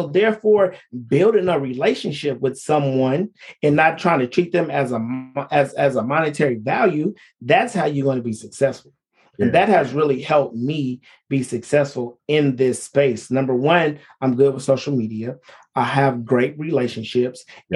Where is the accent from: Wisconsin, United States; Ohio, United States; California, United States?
California, United States; Oakland; you grew up in Oakland, I grew up in Oakland, but the housing market in Oakland is so horrible, right?